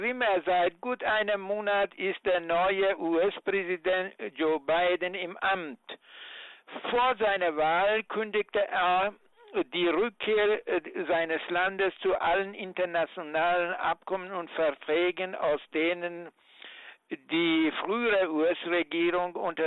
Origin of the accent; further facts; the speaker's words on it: Iran; Für mich ist sehr wichtig als Iraner das Atomabkommen